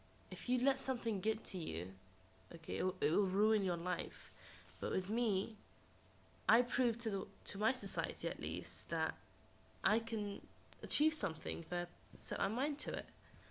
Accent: England, United Kingdom; And I am British Arab. I lived in England all my life, and my parents are Palestinian.

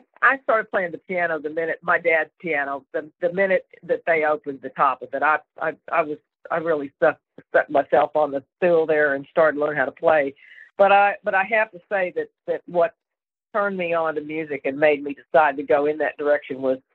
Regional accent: Austin, Texas, United States; born there; now in Los Angeles, United States; I was born in Austin and came out here in 1978, I guess, with my confidant … we started a band called … out here in L.A.

